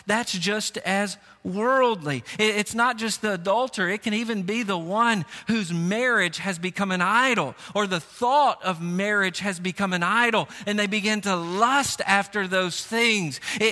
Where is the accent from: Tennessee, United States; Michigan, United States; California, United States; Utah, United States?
Tennessee, United States; And I grew up in Tennessee, about 45 minutes south of Nashville.